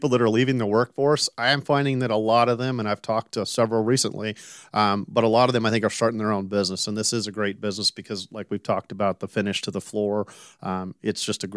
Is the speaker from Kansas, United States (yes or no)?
yes; Salina, Kansas, United States; I grew up in Salina, Kansas.